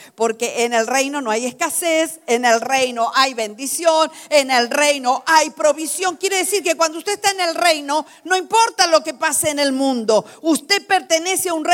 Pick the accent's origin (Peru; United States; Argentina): Argentina; Ya hemos pasado por experiencias como esas en mi país. Mi país es un país muy incierto.